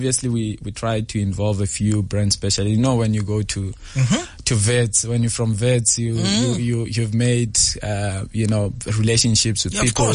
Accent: Gauteng, South Africa; Usually, I grew up around Gauteng.

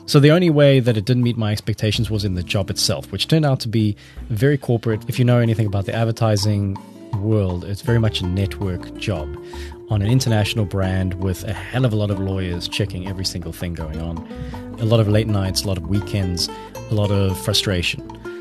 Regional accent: Cape Town, Western Cape, South Africa; moved away as an adult; now in Barcelona, Spain; I came from Cape Town. I moved to Barcelona for work.

